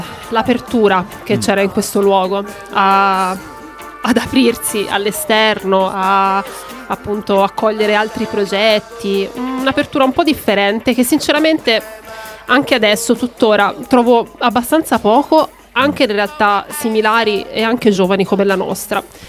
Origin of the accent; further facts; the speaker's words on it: Livorno, Tuscany, Italy; io vengo dalla Toscana, da Livorno